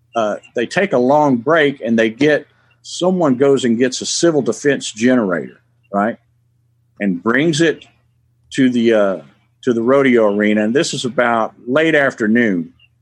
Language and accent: English; Memphis, Tennessee, United States; Said, Larry … I'm from Memphis.